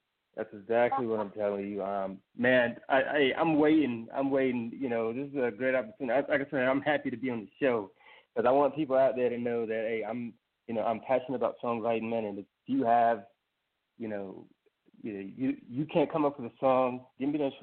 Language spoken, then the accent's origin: English; Stone Mountain, Georgia, United States; But I'm from the state of Georgia, actually. I grew up in Stone Mountain, Georgia. I'm currently in the Air Force, married with 2 beautiful kids.